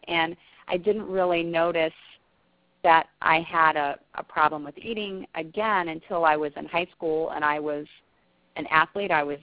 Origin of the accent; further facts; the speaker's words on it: South Dakota, United States; now in Missouri, United States; I'm from South Dakota, and people always assume that I like the cold weather, and no, I don't. I'm very happy to be living in Missouri now.